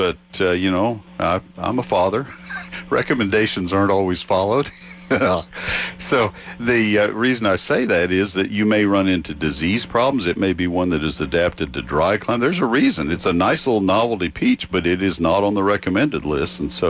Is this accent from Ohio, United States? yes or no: no; Texas, United States; I grew up in South Texas, I know.